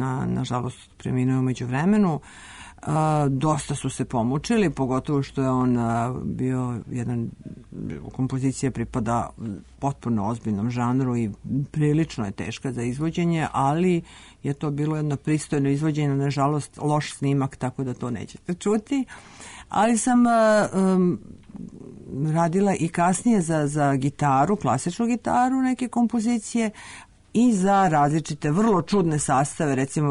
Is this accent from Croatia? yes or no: no; Serbia; Uostalom, ja sam iz Srbije, mislim, ne mogu.